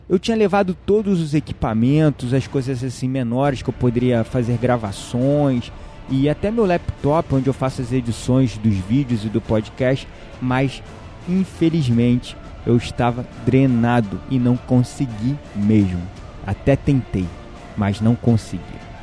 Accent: Rio de Janeiro, Brazil; Assim, como qualquer carioca nascido e criado numa cidade perigosa

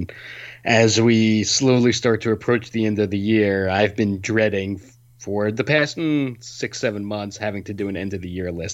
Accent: Rhode Island, United States; after getting barbecue in my home state of Rhode Island

